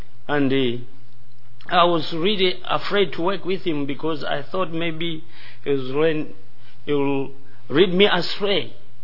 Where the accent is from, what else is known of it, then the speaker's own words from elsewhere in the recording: Malawi; English is a second language; now in United States; I'm from Malawi, Africa.